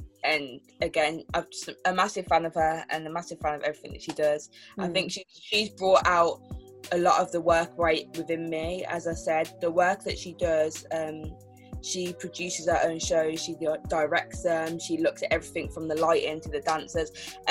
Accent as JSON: {"language": "English", "town": "Birmingham", "region": "West Midlands", "country": "United Kingdom", "tie": "born or raised there", "moved": "as an adult", "lives_now": "London, United Kingdom", "said": "Yeah, so I grew up completely in Birmingham. I moved to London when I was 18 to go to university. So went to Westminster Uni, got a scholarship there. So that's what made me move to London. And I've stayed there since."}